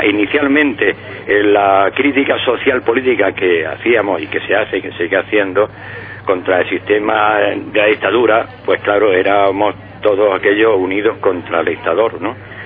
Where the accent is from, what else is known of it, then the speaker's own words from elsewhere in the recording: Andalusia, Spain; moved away; Soy un almeriense que tuvo que salir de mi tierra y buscar trabajo en Madrid, Barcelona, y esa es la historia.